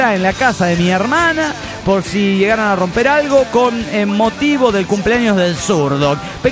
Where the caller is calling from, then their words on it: Tuxtla Gutiérrez, Chiapas, Mexico; de Tuxtla Gutiérrez, Chiapas, México.